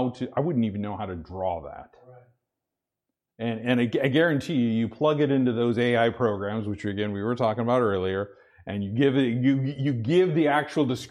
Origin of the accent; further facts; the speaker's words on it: Idaho, United States; I grew up in Idaho. What is Idaho famous for?